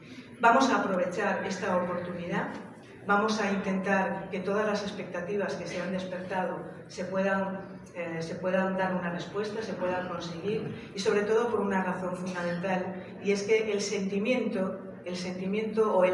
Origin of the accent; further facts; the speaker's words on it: Galicia, Spain; also born or lived in Germany / Venezuela; yo soy hija de emigrantes, yo nací también en Alemania porque mis padres emigraron allí, luego estuve unos años en Venezuela, estuvimos allí, pues a quienes emigramos, España además es un país de migración. Yo soy de Galicia.